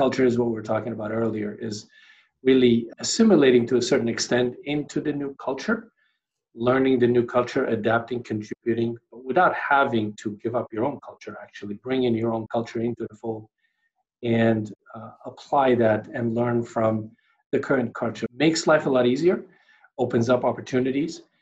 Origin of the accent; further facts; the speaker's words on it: Damascus, Damascus Governorate, Syria; So growing up in Damascus, Syria, we went to a public school